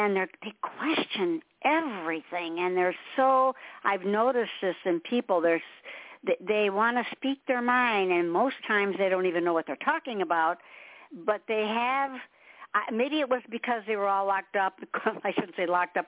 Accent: Michigan, United States; now in US South; I mean, I'm in the South, and I was born and raised in Michigan. So it's completely different up there.

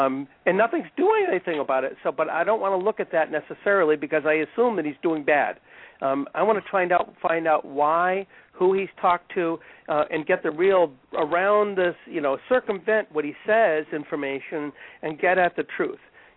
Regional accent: New Hampshire, United States; I'm from New Hampshire.

